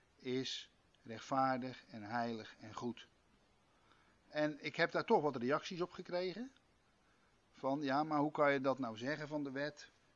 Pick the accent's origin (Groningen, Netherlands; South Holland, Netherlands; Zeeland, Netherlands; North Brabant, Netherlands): South Holland, Netherlands; Rotterdam; ik zou als Rotterdammer zeggen als de weg naar Kralingen